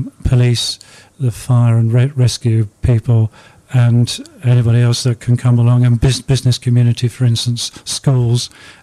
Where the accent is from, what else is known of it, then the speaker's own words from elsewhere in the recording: London, United Kingdom; No, I'm from South London.